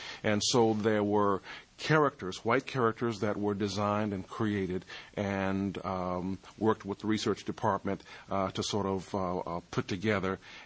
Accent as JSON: {"language": "English", "town": "Williamsburg", "region": "Virginia", "country": "United States", "tie": "born or raised there", "said": "Well, I grew up in Williamsburg from the time I was a year old. Till I graduated from high school, Williamsburg was my home."}